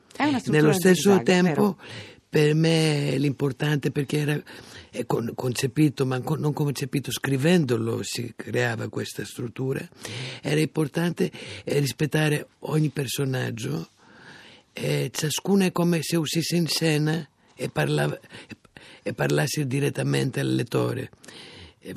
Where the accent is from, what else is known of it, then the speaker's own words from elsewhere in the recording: Greece; Italian is a second language; Dal mio paese, soprattutto la poesia, quindi Cavafis e Seferis sono i miei preferiti.